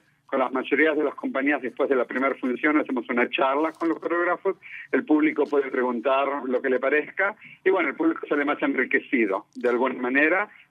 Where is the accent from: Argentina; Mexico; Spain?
Argentina; accent: Argentine; no como el mío que sigue siendo argentino